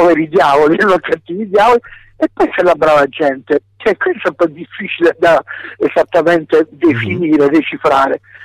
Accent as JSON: {"language": "Italian", "town": "Catania", "region": "Sicily", "country": "Italy", "said": "Intanto siamo di Catania"}